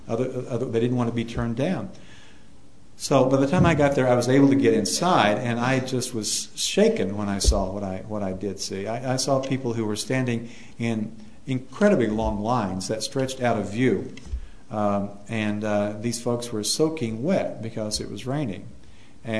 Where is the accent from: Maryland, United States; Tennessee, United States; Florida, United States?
Tennessee, United States; Kingsport; So this health fair that I read about in my hometown newspaper was actually in Wise County, Virginia, a few miles up the road from Kingsport.